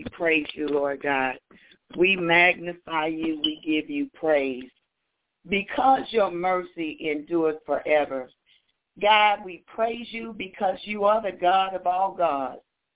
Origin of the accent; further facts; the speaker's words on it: Pearland, Texas, United States; I'm from Pearland, Texas.